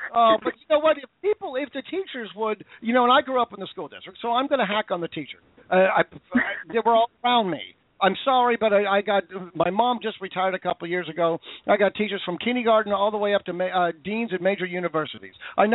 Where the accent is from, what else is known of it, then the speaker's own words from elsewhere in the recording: United States; I'm not a domestic terrorist. I'm a free man. I'm an American.